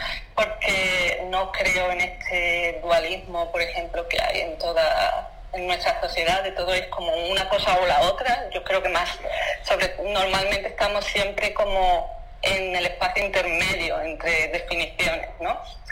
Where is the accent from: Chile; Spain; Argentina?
Spain; Seville, Andalusia; born there; also born or lived in Germany; Nací en Sevilla, en España, he estado viviendo en Alemania, pero también ahora estoy aquí.